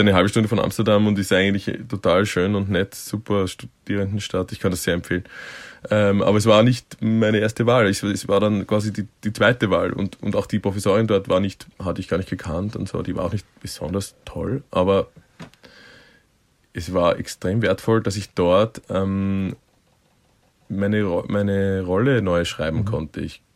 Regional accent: Vienna, Austria; nein, Austria, Vienna, Austria.

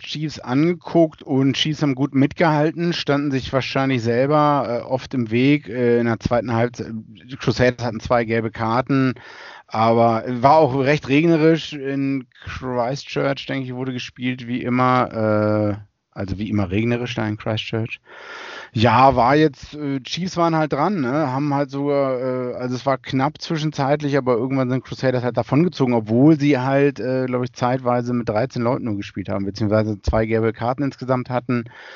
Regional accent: Australia; da verliert man als Australier irgendwann das Interesse.

